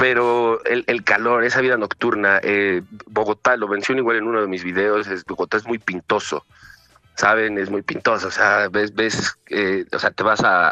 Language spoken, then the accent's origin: Spanish; Tulancingo de Bravo, Hidalgo, Mexico; yo no soy de Ciudad de México, yo soy de una ciudad pequeñita que se llama Tulancingo de Bravo Hidalgo. Entonces, es muy cerca a la Ciudad de México, estamos a una hora y media, dos máximo en carro, es muy, muy, muy cercano